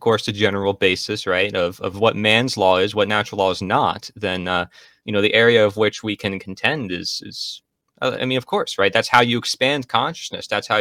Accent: Pennsylvania, United States; Yeah, so I'm from Pennsylvania.

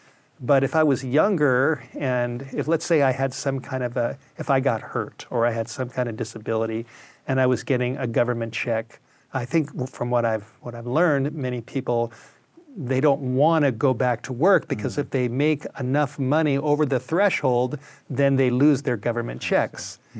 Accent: California, United States; I got involved in just the wildlife, growing up in the Southern California area, got involved in the discos and the parties and the drugs, the alcohol.

